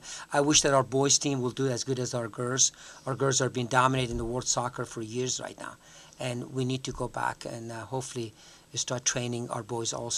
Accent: Greenwood, South Carolina, United States; Especially coming to Greenwood. This is my hometown. It's been my hometown basically since 1977 while I was at Erskine. So even though I left here for a couple of years, but we always called Greenwood our home.

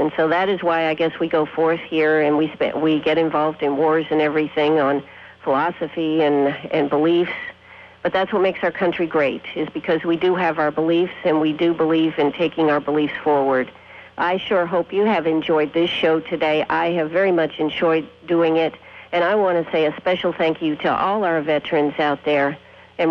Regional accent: Maine, United States; But Kate Smith is originally from Maine, my home state.

